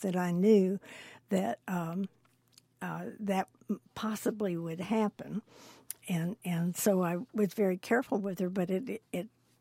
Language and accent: English; Buffalo, New York, United States; born there; I was born in 1925 in Buffalo, New York